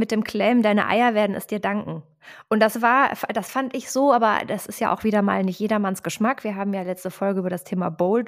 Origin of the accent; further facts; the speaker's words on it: Cologne, North Rhine-Westphalia, Germany; Wir als Kölner sagen ja auch immer, man muss auch jönne gönne.